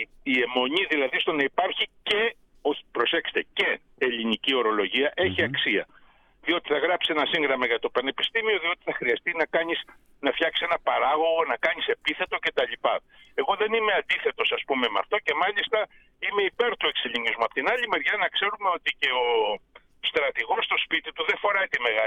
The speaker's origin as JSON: {"language": "Greek", "country": "Greece", "said": "επειδή είμαστε Έλληνες"}